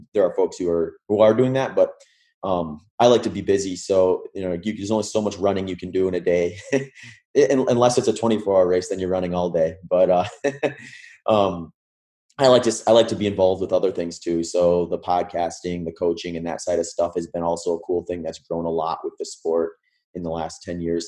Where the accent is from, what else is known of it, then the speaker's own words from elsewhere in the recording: Midwest, United States; So for me, growing up in the Midwest, I had a ton of exposure to flat running, whether that be on trail, road, or a track.